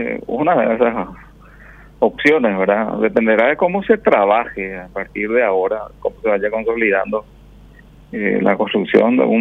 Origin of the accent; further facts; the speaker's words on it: Paraguay; Y como ciudadano paraguayo me permito hacer una cordial invitación